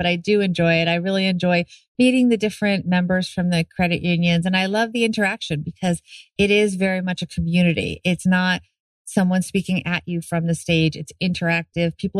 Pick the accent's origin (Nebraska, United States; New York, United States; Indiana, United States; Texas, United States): New York, United States; also born or lived in Philadelphia; So I am a New Yorker. I was born in New York City. I grew up in the suburbs, and then I moved back after graduating from University of Pennsylvania.